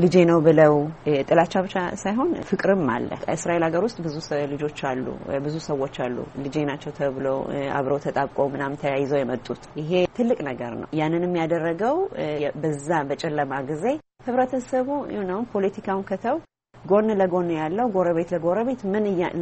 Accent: Addis Ababa, Ethiopia; እኔ አዲስ አበባ ሾላ የካ ሚካኤል እዛ አካባቢ ነው ያደግኩት።

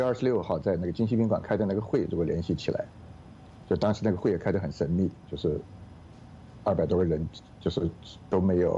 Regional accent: Chongqing, China; 我是重庆人，就是我的家，我像父母哥哥姐都在重庆

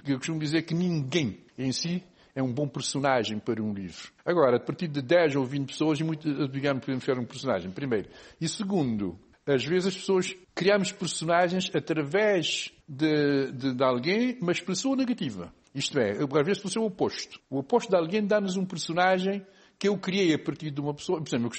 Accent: Cape Verde; Nós somos cabo-verdianos, a nossa cultura é cabo-verdiana. Usamos a língua portuguesa como instrumento

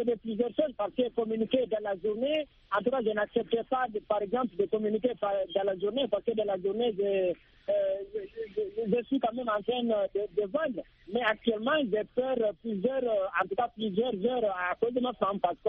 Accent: Guinea; now in Cameroon; moi, je suis originaire de la Guinée-Conakry.

